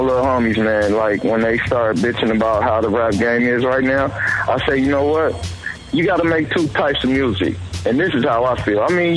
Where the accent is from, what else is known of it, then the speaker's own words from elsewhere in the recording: Ohio, United States; I'm from Ohio, but like I said, I came out here and bumped into